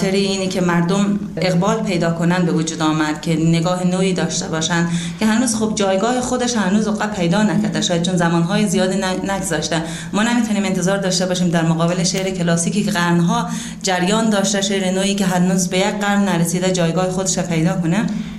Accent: Daykundi, Afghanistan; born there; also born or lived in Iran; متولد شهرستان دایکندی هستم و فارغ التحصیل ادبیات. 30 سال در ایران زندگی کردم و الان 6 سال میشه که در افغانستان حضور دارم.

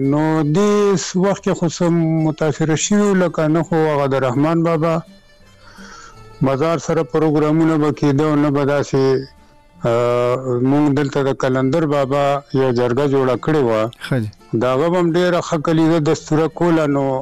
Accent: Badaber, Khyber Pakhtunkhwa, Pakistan; دا زمونږ بس پدری یعنی پلار نیکه کلی دی، خپل ذاتی کلی مو دی، پیدایش مې همدا دغه دی، استوګنه مې همدغه بډه بیره کې ده.

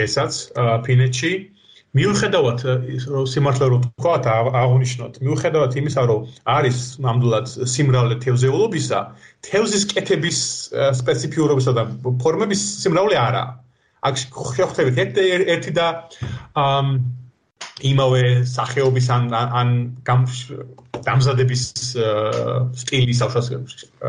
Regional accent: Batumi, Adjara, Georgia; რა თქმა უნდა დავიბად და გავიზარდე ბათუმში

